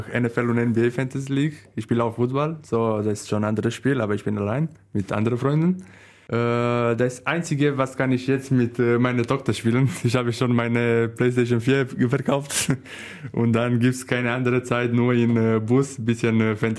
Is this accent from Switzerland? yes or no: no; Târgu Jiu, Gorj, Romania; German is a second language; Meine Heimat ist Târgu Jiu, aber in eine Stadt, und wo ja, ich mag und ist einfach sehr, sehr schön.